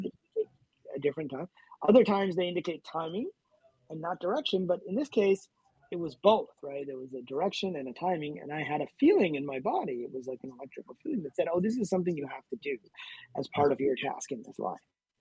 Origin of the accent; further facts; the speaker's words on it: Pakistan; born there; I'm not even a Hindu, right? I was born in Pakistan and grew up as a Muslim